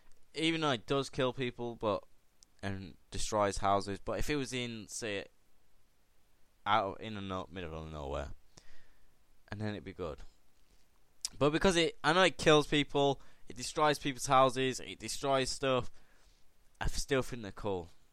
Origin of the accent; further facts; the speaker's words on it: Chelmsford, East of England, United Kingdom; born there; So I was born in Essex, Chelmsford, guys, if you know where that is. I kind of remember bits of it.